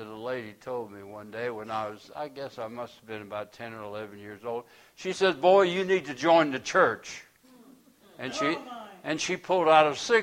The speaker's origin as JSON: {"language": "English", "country": "United States", "said": "Because I'm first a Christian, and I'm second an American."}